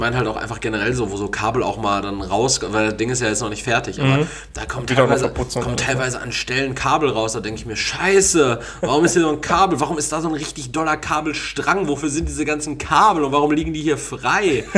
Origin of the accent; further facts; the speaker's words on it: Essen, North Rhine-Westphalia, Germany; Ich bin aus Essen